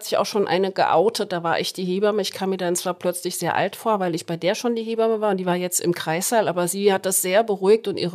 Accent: Butzbach, Hesse, Germany; Nein, ich komme aus Hessen, aus Butzbach.

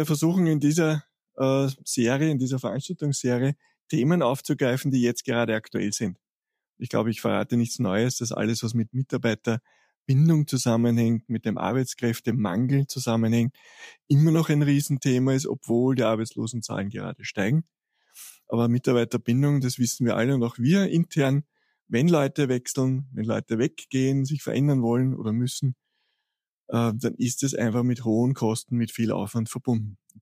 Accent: Vienna, Austria; Für uns als Wiener sehr fein, um rauszukommen aus der Großstadt.

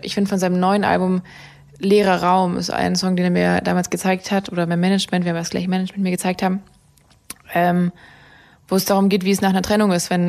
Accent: Ravensburg, Baden-Württemberg, Germany; so wie ich es aus Ravensburg, aus meiner Heimat kenne.

